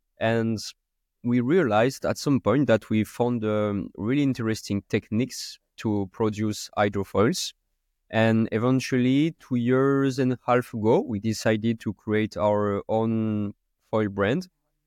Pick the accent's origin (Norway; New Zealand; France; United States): France; Nice, Provence-Alpes-Côte d'Azur; English is a second language; So I'm from Nice, basically, southeast of France.